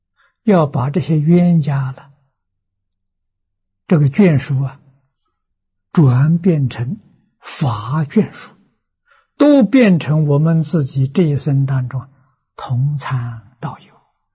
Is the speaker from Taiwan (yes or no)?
no; China; 我们中国人讲无常，仁义礼智信。